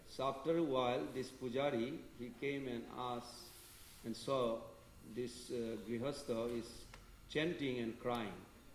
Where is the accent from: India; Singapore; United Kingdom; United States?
India; West Bengal; born there; Even as a Bengali, I was born in India, you know, Bengal